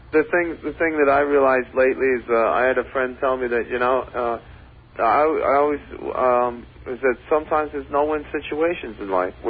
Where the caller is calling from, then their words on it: Kings Park, New York, United States; Where am I calling? From Kings Park.